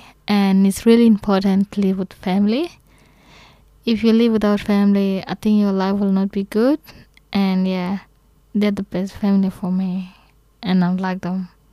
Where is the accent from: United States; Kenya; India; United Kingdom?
Kenya; also born or lived in Ethiopia; now in Australia; I'm from Sudan, but I was born in Ethiopia. My family are Sudan and I grew up in Kenya as well. And I came to Australia here.